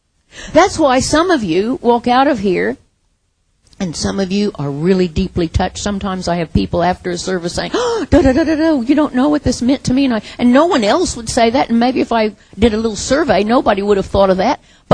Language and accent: English; Midwest, United States; I grew up in the Midwest where you had bales of hay.